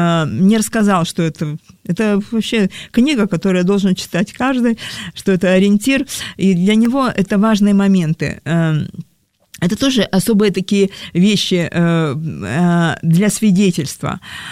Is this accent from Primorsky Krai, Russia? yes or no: yes; Vladivostok, Primorsky Krai, Russia; Я сама из Владивостока, да.